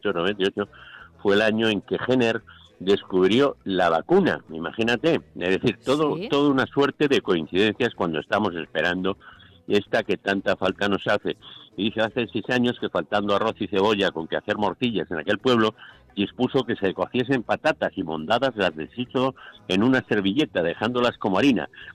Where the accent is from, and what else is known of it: Spain